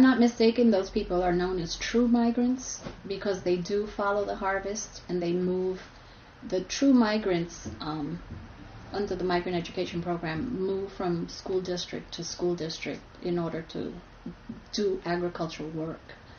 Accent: Brooklyn, New York, United States; born there; first language Spanish; English is a second language; I'm Latina by birth. I was born in Brooklyn. My mother's from Puerto Rico. My father's from Cuba. So, and I'm bilingual. I'm an interpreter. My first language was Spanish.

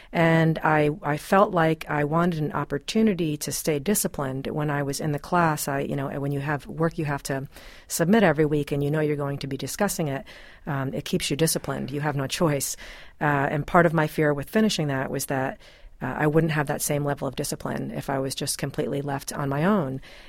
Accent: Rhinecliff, New York, United States; when I was a kid growing up in Rhinecliffe.

